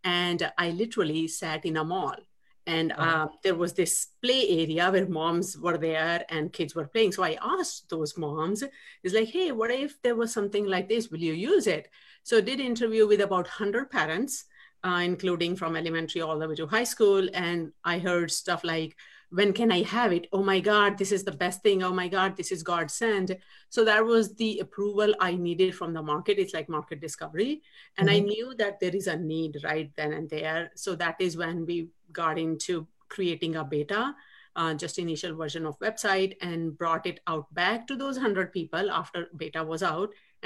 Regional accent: India; moved away as an adult; now in Seattle, United States; I was always a rebel growing up in India, always getting into trouble and stuff. So 99 moved here permanently to Seattle, Washington. We have been here since then.

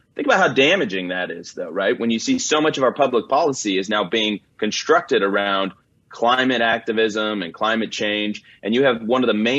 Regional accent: California, United States; I can give you a reaction as a Californian.

